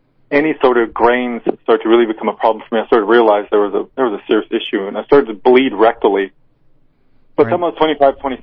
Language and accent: English; Transcona, Manitoba, Canada; I was brought up in Transcona, and I lived there till I was 17